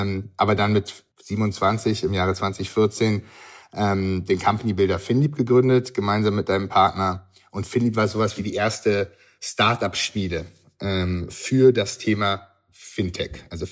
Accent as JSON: {"language": "German", "region": "Berlin", "country": "Germany", "tie": "born or raised there", "moved": "yes", "lives_now": "New York, United States", "said": "Also aufgewachsen bin ich in Berlin und wo ich gerade heute auch bin. Sonst lebe ich, wie du ja schon gesagt hast, in New York."}